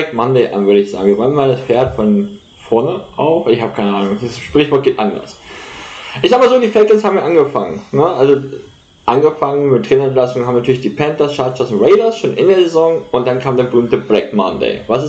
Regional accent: Celle, Lower Saxony, Germany; halt auch bei uns hier in Niedersachsen. Ne? Wir hatten ja viel Wasser. War spannend, war nicht ohne. Ich komme ja aus Celle.

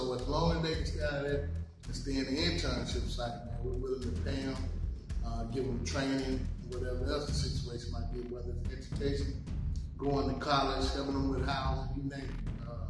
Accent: the South, United States; now in Minnesota, United States; man. I'm from the South, the dirty South. Grew up in the South, and then moved to Minnesota.

